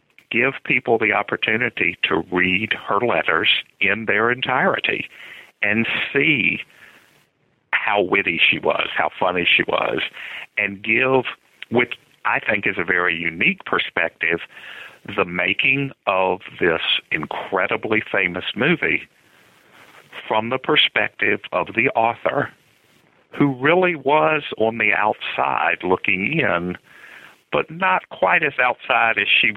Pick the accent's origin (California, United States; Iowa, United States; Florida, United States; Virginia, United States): Virginia, United States; Lynchburg; Grew up in Lynchburg, Virginia. It's sort of right in the center of the state.